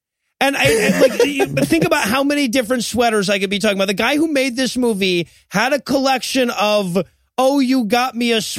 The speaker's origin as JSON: {"language": "English", "town": "Detroit", "region": "Michigan", "country": "United States", "tie": "born or raised there", "also_born_or_lived": "South Georgia", "said": "I grew up right in the Satanic Panic, and I was in Detroit, Michigan for a lot of it, where there was, like, you know, a lot of that shit. But then I went to South Georgia"}